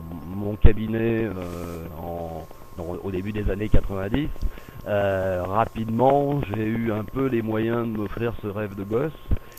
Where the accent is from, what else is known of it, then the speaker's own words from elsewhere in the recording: Les Mureaux, Île-de-France, France; J'ai grandi dans une banlieue très populaire qui est j'ai grandi au Mureau. Ma mère, pour que ça fasse plus joli sur mon passeport, est allée me faire naître à Saint-Germain-en-Laye.